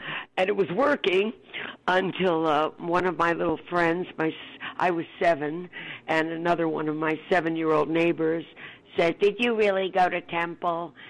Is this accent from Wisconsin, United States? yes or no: no; Bronx, New York, United States; You know, I grew up in the Bronx, so there's a lot of that feeling, too.